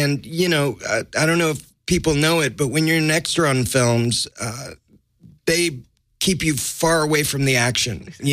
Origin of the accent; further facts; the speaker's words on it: Los Angeles, California, United States; I always wanted to be an actor, and I grew up in Los Angeles. I grew up in East LA, 12 miles from Hollywood, but it was, another world away.